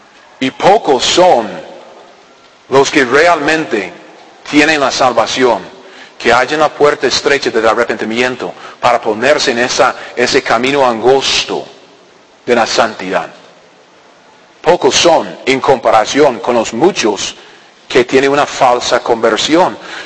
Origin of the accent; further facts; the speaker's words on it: United States; Allá en los Estados Unidos, de donde vengo yo, también es una democracia, se supone.